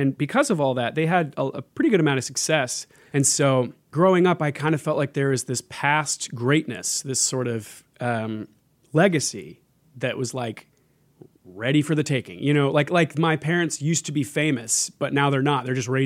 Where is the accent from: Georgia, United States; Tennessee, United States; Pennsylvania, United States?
Tennessee, United States; Nashville; And I grew up in Nashville, Tennessee.